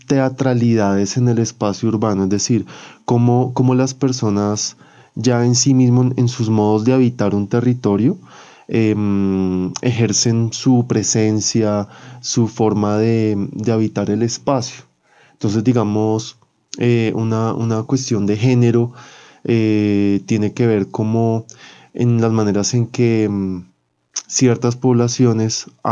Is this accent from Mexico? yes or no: no; Bogotá, Bogotá Capital District, Colombia; yo soy de acá de Bogotá